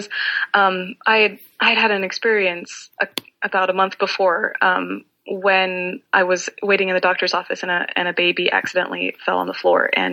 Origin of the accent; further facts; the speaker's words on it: California, United States; I am from Southern California, and I grew up Mormon and still am.